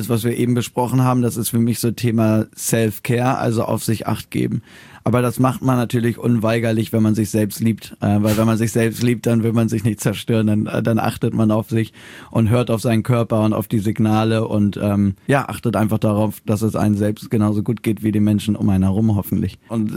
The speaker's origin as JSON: {"language": "German", "region": "Hamburg", "country": "Germany", "tie": "born there", "said": "dass ich halt einfach ein Dorfkind bin. Ich bin in Hamburg geboren, aber bin dann... Ab der fünften Klasse habe ich in einem ganz kleinen Dorf gewohnt"}